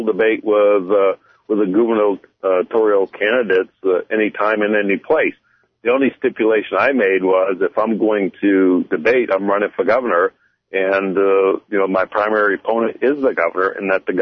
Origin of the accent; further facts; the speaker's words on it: Maine, United States; I'm committed to the state of Maine. I was born and raised in the Katahdin region, plan on retiring in the Katahdin region.